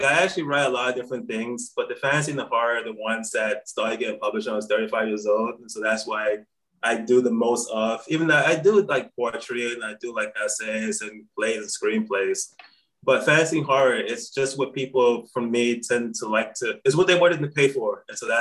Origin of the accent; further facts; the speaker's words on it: New Orleans, Louisiana, United States; I grew up in New Orleans, which is the kind of jazz capital of the world.